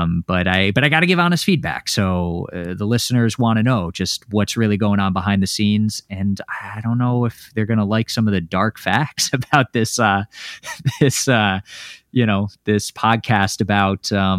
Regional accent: Florida, United States; also born or lived in China / Taiwan; I am. I'm from Florida. I used to live in East Asia, principally China and Taiwan

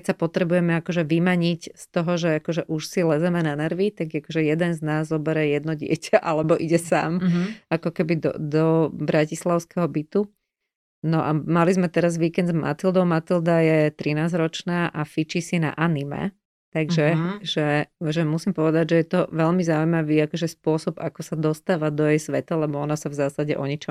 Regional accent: Stará Turá, Trenčín Region, Slovakia; now in Modra, Slovakia; ja žijem v Modre, som zo Starej Turej

